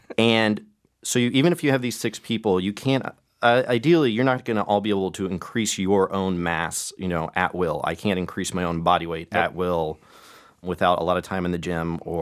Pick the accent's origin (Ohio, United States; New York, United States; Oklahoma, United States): Oklahoma, United States; I grew up in Oklahoma. You know, I had been around cows.